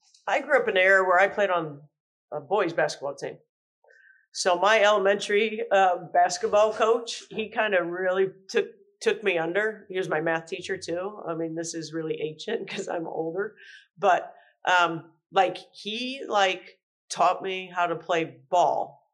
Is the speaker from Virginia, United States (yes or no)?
no; Indiana, United States; And then I grew up in Indiana.